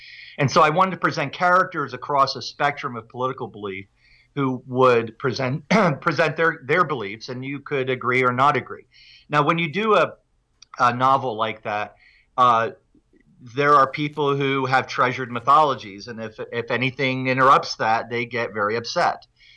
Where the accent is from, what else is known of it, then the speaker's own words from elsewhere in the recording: New Jersey, United States; moved away as an adult; also born or lived in New York; now in Calgary, California, United States; I grew up in New Jersey. I lived in New York for 7 years and left soon after the World Trade Center attacks. I was married to a Canadian woman, and we moved here.